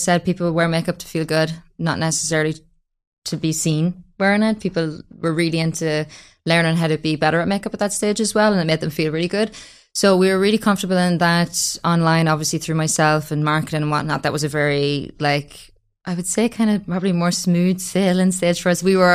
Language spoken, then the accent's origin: English; Ireland; I think as Irish people as well, we're very bad for that though.